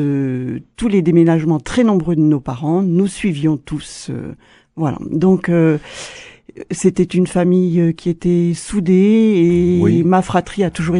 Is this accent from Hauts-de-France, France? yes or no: no; Toulouse, Occitanie, France; Que je suis toulousaine, tout à fait.